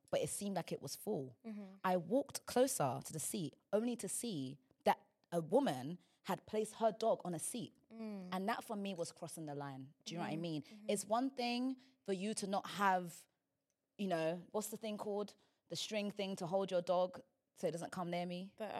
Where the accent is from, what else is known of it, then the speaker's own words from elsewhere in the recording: Nigeria; as a Nigerian woman, I need to be able to get things out of my system